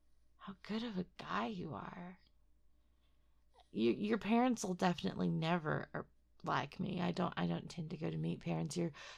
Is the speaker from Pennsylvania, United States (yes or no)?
no; Dallas, Texas, United States; I'm personally, I know I don't live there anymore, but I'm personally from Dallas, Texas.